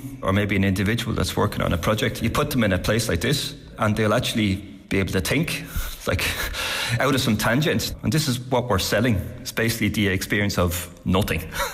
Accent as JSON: {"language": "English", "town": "Dublin", "region": "Leinster", "country": "Ireland", "moved": "as an adult", "lives_now": "Denmark", "said": "I'm from Dublin originally. I've been living in Denmark for the last, 20 odd years."}